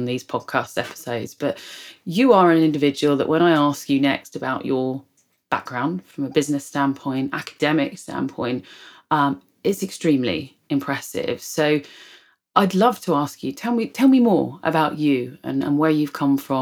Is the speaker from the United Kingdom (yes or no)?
yes; United Kingdom; given I'm British, we always comment on the weather.